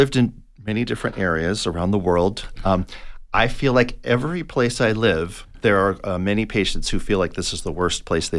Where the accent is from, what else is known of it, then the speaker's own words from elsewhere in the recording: Tucson, Arizona, United States; I had allergies myself growing up in Tucson.